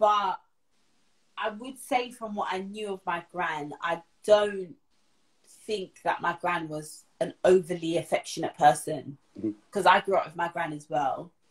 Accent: Jamaica; I'm Jamaican.

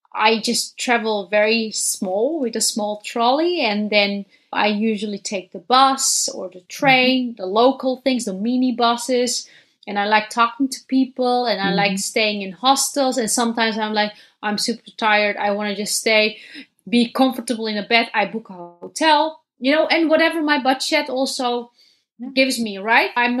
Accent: Netherlands; also born or lived in Denmark / Istanbul; But beside living in Denmark, Istanbul, and of course I'm from Netherlands

